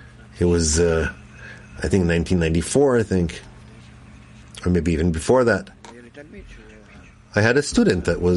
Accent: Georgia; Rav, I grew up in Georgia, and we had a synagogue.

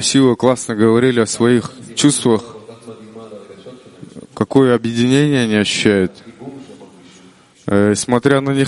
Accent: Kyrgyzstan; я из Кыргызстана.

